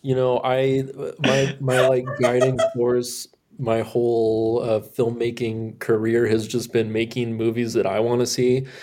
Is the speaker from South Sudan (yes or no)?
no; Minneapolis, Minnesota, United States; I'm from Minneapolis, and that's where we shot, was in Minnesota.